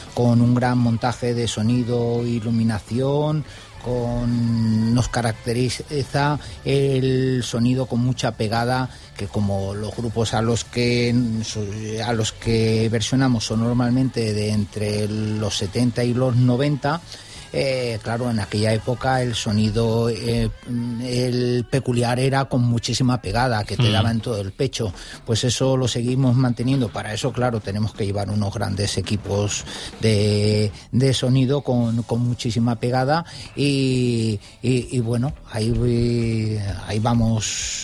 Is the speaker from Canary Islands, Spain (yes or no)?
no; San Juan de Mozarrífar, Aragon, Spain; nosotros aquí en Zaragoza, nosotros también somos de San Juan de Mozarrífar